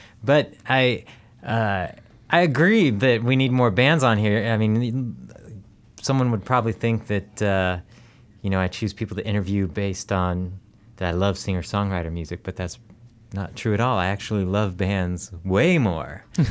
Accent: San Diego, California, United States; I'm from San Diego. I'm a Chargers fan.

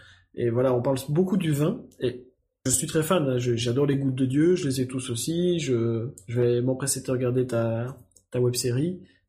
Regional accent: Belgium; born there; Bah, je suis né en Belgique, je vis en Belgique

